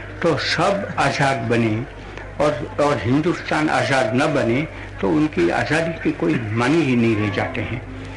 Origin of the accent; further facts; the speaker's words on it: Gujarat, India; मैं क्या बाहर जाऊँ तो ऐसा कहूँगा कि मैं गुजराती हूँ, मुझको कहना ही पड़ेगा।